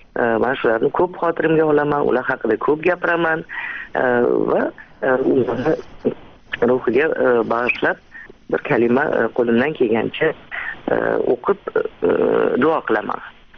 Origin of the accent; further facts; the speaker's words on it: Tashkent, Uzbekistan; Mana shu zilzila bo'lganda endi shaharda tug'ilib o'sganman. Men 11 yoshga qarab ketayotgandim.